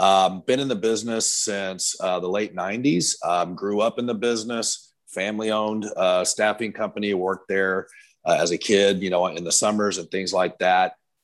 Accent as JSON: {"language": "English", "region": "Texas", "country": "United States", "said": "I'm a Texan and I have a very strong opinions"}